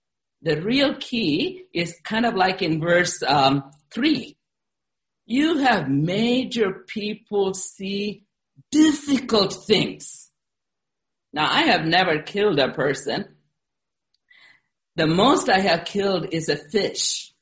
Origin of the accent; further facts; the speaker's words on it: United States; No, I'm an American.